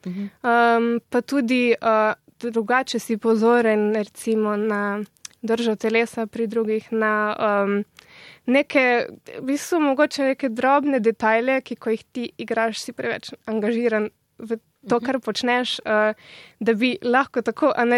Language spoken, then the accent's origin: Slovenian; Littoral, Slovenia; Malo imam srečo, da sem Primorka in sem v bližini Trsta